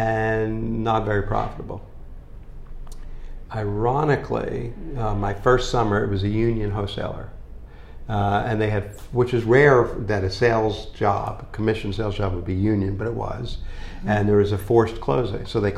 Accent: Edison, New Jersey, United States; I grew up in Edison, New Jersey, of all places.

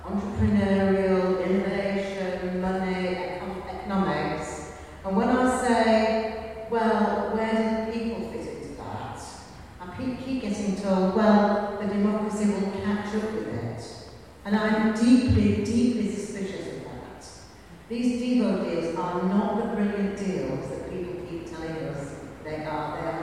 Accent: Sheffield, Yorkshire and the Humber, United Kingdom; I'm from Sheffield.

